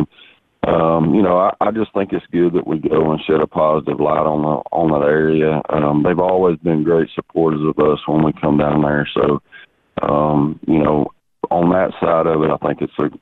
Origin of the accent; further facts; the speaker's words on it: Texas, United States; Yeah, you know, I'm from Texas, and, you know, the law is in Texas, if you can float it, you can boat it.